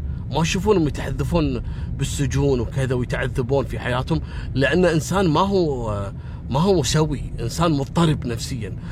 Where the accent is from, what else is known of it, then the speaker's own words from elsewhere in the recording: Kuwait; احنا عندنا في الكويت نسميه السكوتي لوتي